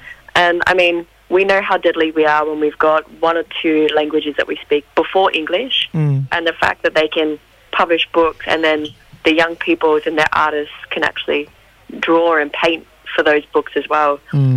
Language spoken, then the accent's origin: English; New South Wales, Australia; now in Sydney, Australia; I'm a Widjibal Wailwoman from Bundjalung Country, up in northern New South Wales. But I'm calling in from Darug Country out in Western Sydney today.